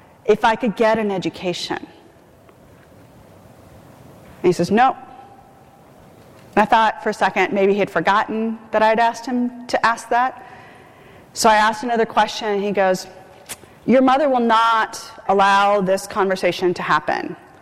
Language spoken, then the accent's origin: English; India; As a girl, as an Indian Islamic girl, my job, my value, was to marry well.